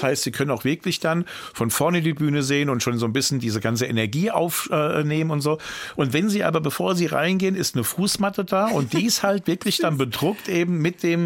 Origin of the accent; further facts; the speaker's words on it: Hanau, Hesse, Germany; gerade Hanau auch, das ist meine Heimat, also Frankfurt, Hanau, das gehört irgendwie so zu mir